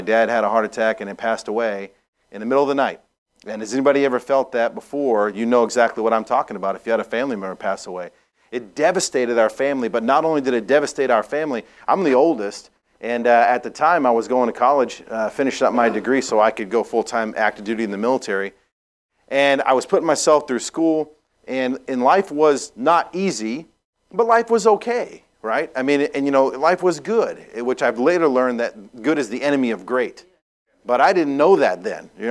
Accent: New England, United States; now in Dallas, United States; I wasn't born in Dallas, but I got there as fast as I could. I really enjoy Texas. But I grew up in New England.

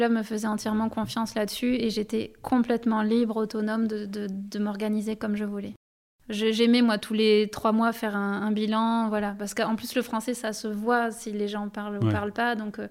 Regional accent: France; accent: French; Je parle avec mon accent pourri français.

